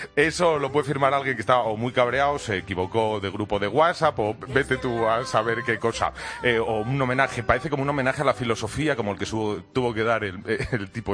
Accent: Mieres, Asturias, Spain; Que yo soy de Mieres.

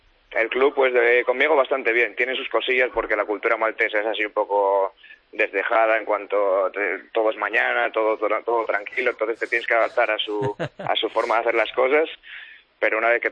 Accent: Noreña, Asturias, Spain; Sí, el Condal de Noreña en mi pueblo.

